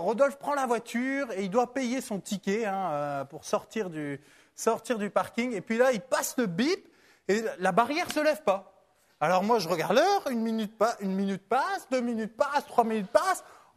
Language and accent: French; France; Moi, je suis d'origine d'Europe de l'Est. Hein, mais bon français, bien éduqué à l'école de France.